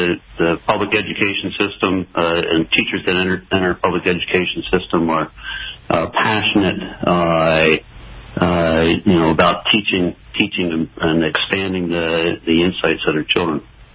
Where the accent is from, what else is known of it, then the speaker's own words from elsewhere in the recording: Maryland, United States; Well, you know, I grew up in Maryland, so relative to Maryland, I think in general the schools came in at a high quality, high end